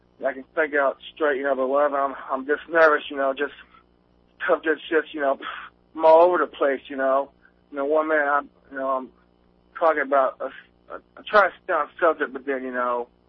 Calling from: Clarksville, Tennessee, United States; I'm calling from Clarksville, man.

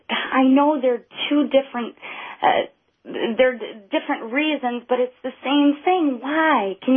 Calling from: Flushing, Michigan, United States; Oh, hi. I'm calling from Flushing.

